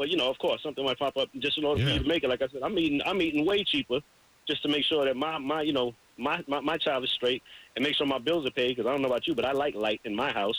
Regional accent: Brooklyn, New York, United States; I'm from Brooklyn, bro.

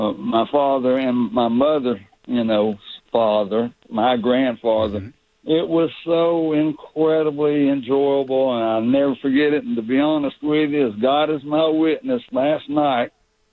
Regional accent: Decatur, United States; you said that when we were kids in Decatur, I'm from Columbia High School, and you went to Southwest Gab.

